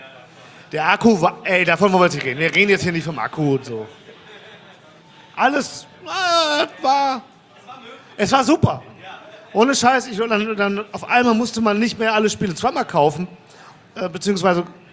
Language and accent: German; Mülheim an der Ruhr, North Rhine-Westphalia, Germany; Nee, habe ich noch nicht erwähnt. Ich komme aus Mühlheim.